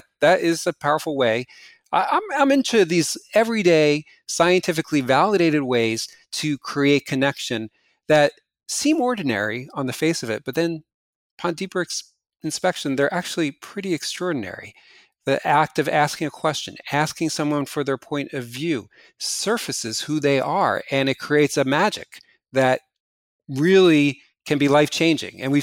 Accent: New Jersey, United States; when I go back to New Jersey, my hometown, I'm frequently stereotyped as the egghead academic

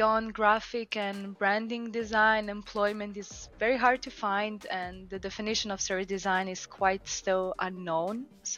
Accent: City of Zagreb, Croatia; English is a second language; I'm from Croatia. I'm an experience designer, currently located in Zagreb

